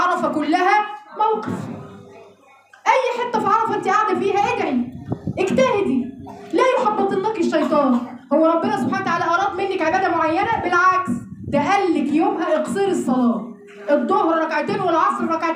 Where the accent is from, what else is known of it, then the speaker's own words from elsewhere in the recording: Sohag, Sohag Governorate, Egypt; انا نفسي كنت انا من سوهاج